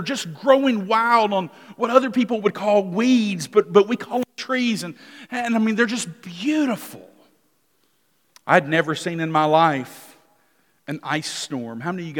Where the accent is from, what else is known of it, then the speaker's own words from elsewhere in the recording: Alabama, United States; I grew up in Lower Alabama.